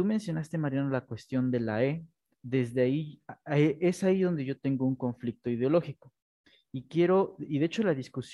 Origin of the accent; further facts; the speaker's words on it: Community of Madrid, Spain; accent: Madrid; yo hablo el madrileño, ¿no? Que el madrileño puro.